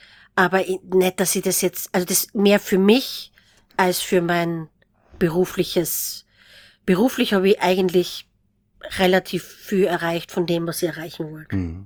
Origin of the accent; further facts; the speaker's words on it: Austria; natürlich, ne, so als Österreicherin, blaufränkisch zweigelt, das waren meine Geschmacksbilder.